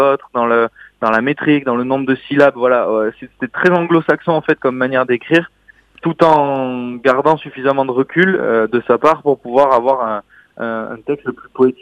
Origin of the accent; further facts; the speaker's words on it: Orthez, Nouvelle-Aquitaine, France; puisqu'on est d'Orthez à côté de Pau dans le 64